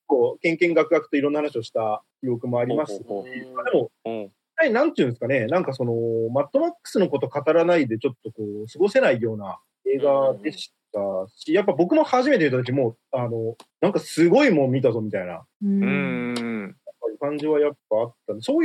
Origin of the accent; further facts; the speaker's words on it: Sapporo, Hokkaido, Japan; moved away; 札幌、まあ札幌出身なんですけど、札幌の映画館でマッドマックス見て上京してきて、